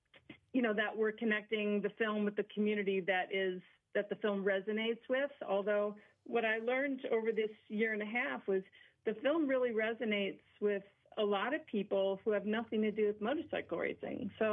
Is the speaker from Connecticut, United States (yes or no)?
no; New Jersey, United States; I'm just from New Jersey